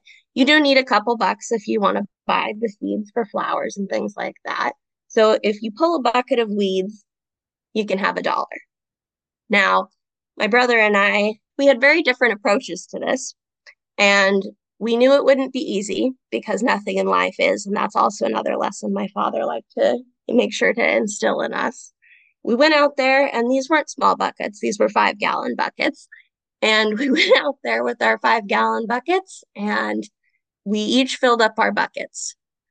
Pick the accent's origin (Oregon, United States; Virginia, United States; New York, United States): Oregon, United States; Grants Pass; my brain goes back to childhood and growing up in Southern Oregon. I was born and raised in Grants Pass on 5 acres, and I absolutely loved it.